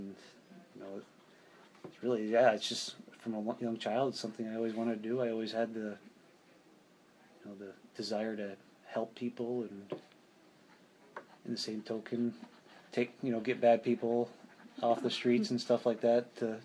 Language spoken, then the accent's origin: English; New York, United States; You drive around. I grew up in this area in upstate New York.